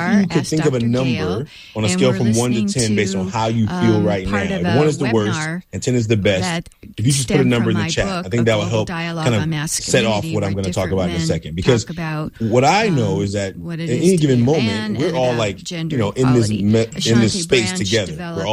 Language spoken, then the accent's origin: English; Oakland, California, United States; Now, listen, I know that my growing up in Oakland, California it was my story.